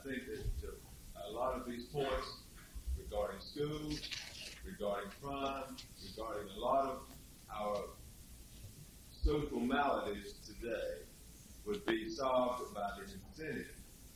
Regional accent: North Carolina, United States; I'm a judge from North Carolina, and I'm unfamiliar with that case

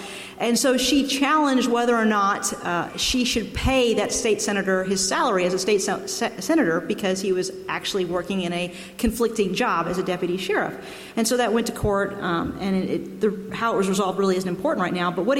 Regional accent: Kentucky, United States; is a case from the 1960s where there was a Kentucky state senator who was elected from Pike County. I'm from Floyd County, so right next door.

